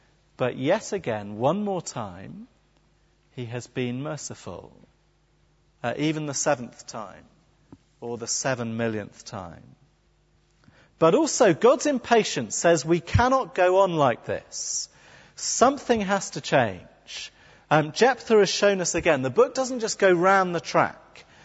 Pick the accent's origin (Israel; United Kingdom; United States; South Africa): United Kingdom; England; I'm English, I'm not expecting you to shout out, but just think.